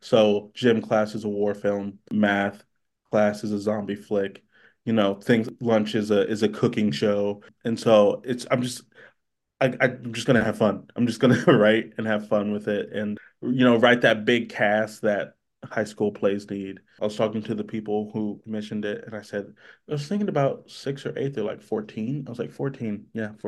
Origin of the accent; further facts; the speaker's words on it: Houston, Texas, United States; I mean, I grew up in Houston, Texas. So I was seeing plays and stuff like that, sure.